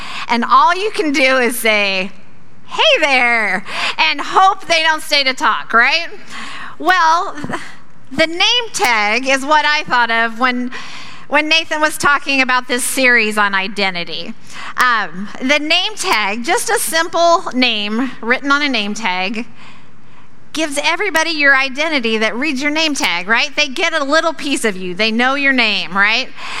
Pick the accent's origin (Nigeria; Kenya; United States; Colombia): United States; Springfield; I am from the Springfield area, and I am the children's minister at Lakeside Christian Church.